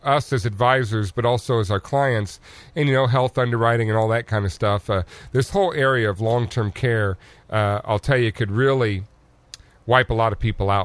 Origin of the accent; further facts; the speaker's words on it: Colorado, United States; I've lived in other college towns, but like I lived in Boulder when I'm from Colorado